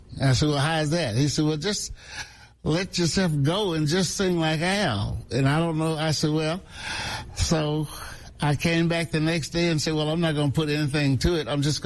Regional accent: Forest City, Arkansas, United States; now in Memphis, United States; Forest City, Mariana, around in there.

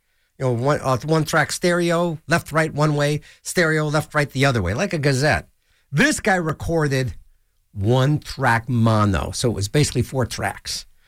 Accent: Ohio, United States; And then my hometown, crummy little city in Ohio, the dude Nathan.

